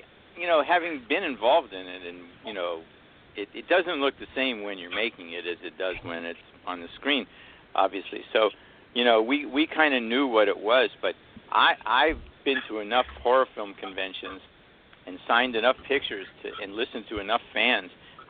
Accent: Pittsburgh, Pennsylvania, United States; on the flip side of that, I'm from Pittsburgh originally, and when it was released in Pittsburgh, because I was in it, the press people sent me there to do some press and to open the film

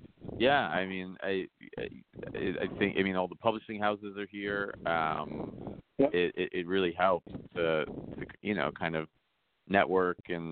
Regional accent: New York, United States; It's true. I mean, I'm from New York, you know, but it really helps to live there in a lot of ways.

